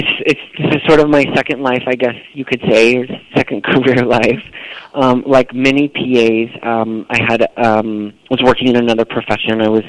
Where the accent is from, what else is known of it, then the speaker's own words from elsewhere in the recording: Slater, Iowa, United States; I grew up in a very small town in Iowa, actually, called Slater, Iowa, which I believe the population is about 1,200 or so. Is a small farming community